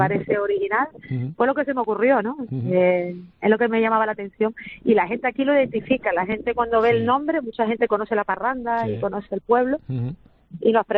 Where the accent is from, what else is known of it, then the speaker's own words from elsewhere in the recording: Valsequillo, Canary Islands, Spain; En Valsequillo, es que yo soy de Valsequillo.